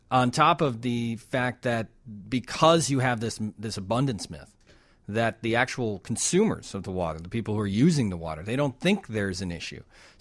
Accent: Wonder Lake, Illinois, United States; But, yeah, I mean, I knew it growing up in Wonder Lake, Illinois. It was well water.

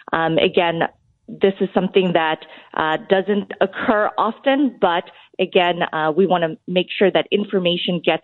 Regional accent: Wichita, Kansas, United States; I grew up in District Number 4, Southwest Wichita

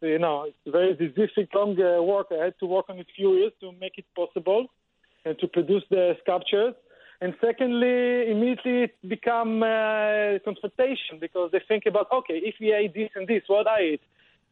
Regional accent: Tel Aviv, Tel Aviv District, Israel; English is a second language; moved away as an adult; now in Amsterdam, Netherlands; I'm originally based from Tel Aviv, but I moved to study in Amsterdam, and and that's where my base now, my studio in Amsterdam.

